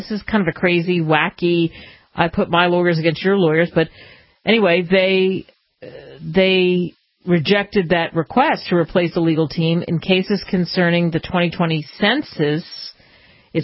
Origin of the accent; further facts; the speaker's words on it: United States; as an American, I'm very happy and proud that they won